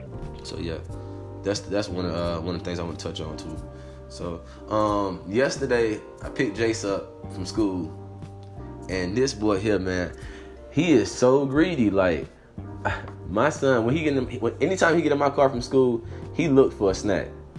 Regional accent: Florida, United States; And I mean, I'm from South Florida. I'm from the South Florida circuit for a lot of the Miami area.

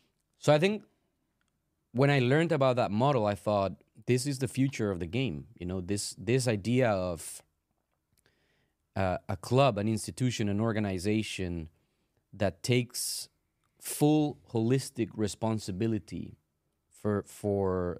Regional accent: Costa Rica; growing up in Costa Rica as a kid, I thought that's exactly what I needed, you know?

